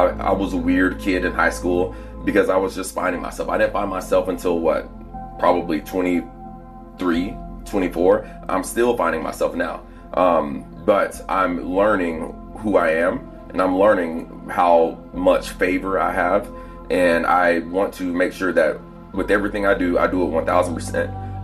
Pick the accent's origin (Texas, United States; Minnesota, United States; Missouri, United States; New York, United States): Texas, United States; Plano; Well, I'm from Plano, but okay. I worked at a cheer gym in McKinney after college.